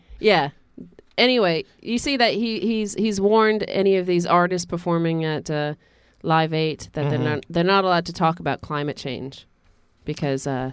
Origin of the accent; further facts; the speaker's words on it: New London, Connecticut, United States; I actually grew up in this little town which this case is based on. It's called New London, Connecticut